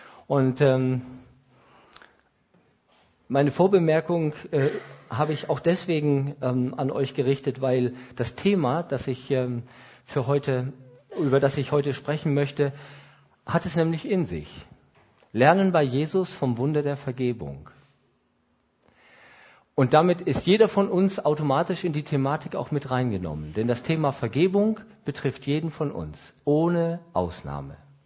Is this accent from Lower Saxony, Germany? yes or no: yes; Lower Saxony, Germany; Oder wie man in Norddeutschland sagt, wo ich herkomme, moin. Ich komme aus dem Emsland gebürtig, das liegt unterhalb von Ostfriesland. Deswegen sagt man bei uns nur Moin, aber in Ostfriesland sagt man dann doppelt Moin.